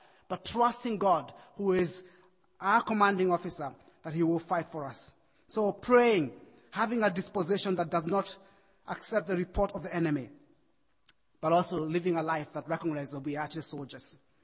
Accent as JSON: {"language": "English", "country": "Kenya", "said": "many people often have been disappointed when I tell them that I'm Kenyan, but I can't do marathons. It's a huge disappointment for my country not to be able to run"}